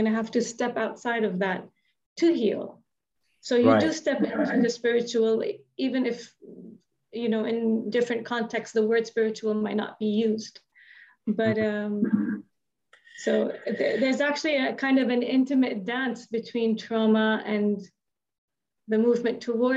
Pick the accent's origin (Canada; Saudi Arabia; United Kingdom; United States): Saudi Arabia; English is a second language; like growing up in Saudi and going first to a Saudi school, and of course religion is a big part of it.